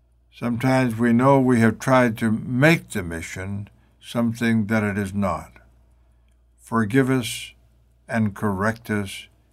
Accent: Maine, United States; I love to go back to my home state of Maine, where we are surrounded by the ocean, with lakes all around us and the mountains. What a beautiful place it was to spend my boyhood.

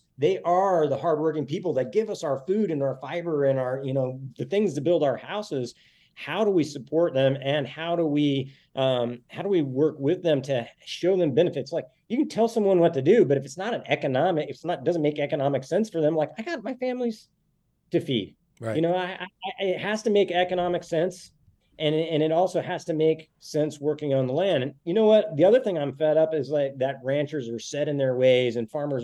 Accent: Scottsbluff, Nebraska, United States; or my hometown of Scottsbluff, Nebraska

